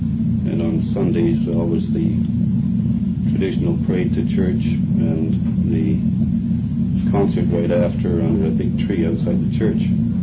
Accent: Winnipeg, Manitoba, Canada; born there; I was born in Winnipeg. My mother and father were born in Scotland and came to Canada about 1910.

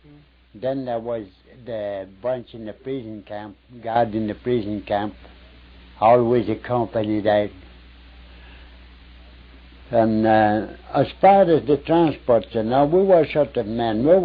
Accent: Quebec, Canada; born there; No, I was born in Quebec.

